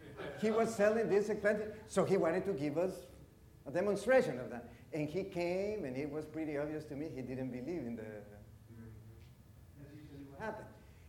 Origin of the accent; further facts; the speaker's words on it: Honduras; moved away as an adult; now in United States; I came from Honduras. I cannot do that.